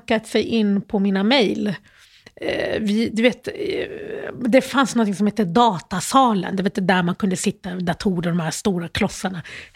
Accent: Malmö, Skåne, Sweden; moved away as an adult; Så då växte jag upp i Malmö. Och jag flyttade från Malmö för typ 19 år sedan.

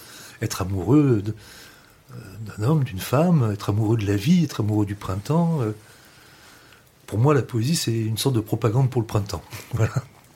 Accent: Occitanie, France; Tout petit, je suis né en Lozère. J'ai passé ma prime enfance dans un village des Cévennes.

